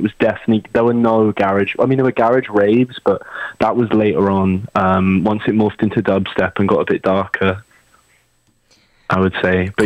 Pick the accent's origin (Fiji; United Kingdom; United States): United Kingdom; Banbury, South East England; So I'm from a bit of the middle of nowhere. I'm from a town called Banbury, which is in between London and Birmingham.